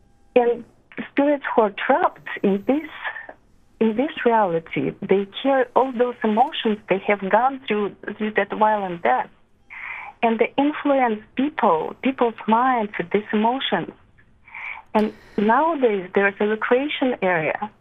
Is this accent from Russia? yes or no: yes; Siberia, Russia; English is a second language; I'm originally from Siberia